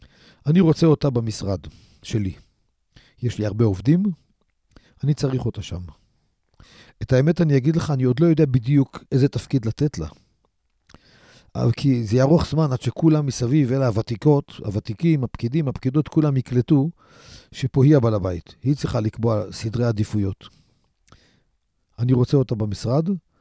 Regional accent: Kiryat Ata, Haifa District, Israel; אני בצעירותי, בתור ילד, גדלתי בכפר עטה.

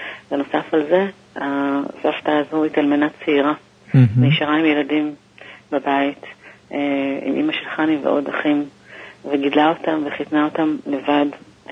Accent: Tel Aviv, Tel Aviv District, Israel; עברתי בתשובה מצפון תל אביב

